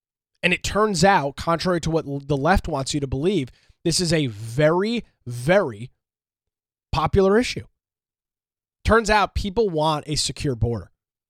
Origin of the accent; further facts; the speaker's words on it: United States; born there; Every day, I am grateful and fortunate that I was born and live in the United States of America.